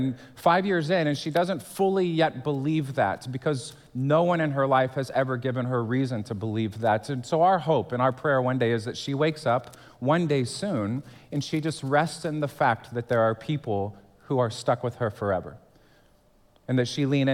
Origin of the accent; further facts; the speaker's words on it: Houston, Texas, United States; I come to you from Houston.